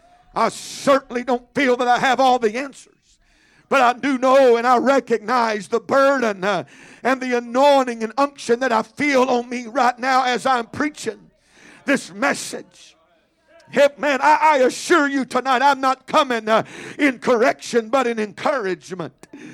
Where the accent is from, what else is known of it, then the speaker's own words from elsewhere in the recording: United States; I was displaying emotion because I'm an American.